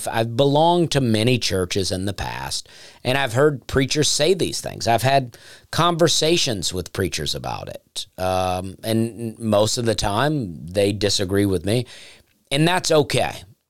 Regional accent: Alabama, United States; also born or lived in Charleston / Tennessee; I am from Alabama, and I love to go back to Alabama. I love to support Alabama.

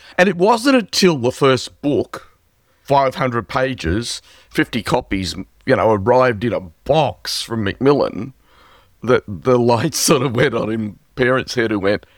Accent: Australia; it was being held in Australia, in my hometown.

